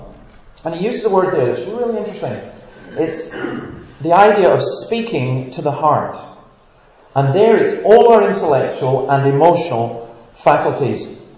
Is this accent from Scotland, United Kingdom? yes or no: yes; Scotland, United Kingdom; They say, well, we don't want too much of that emotional stuff, especially if we're Scottish and so on. We don't do that.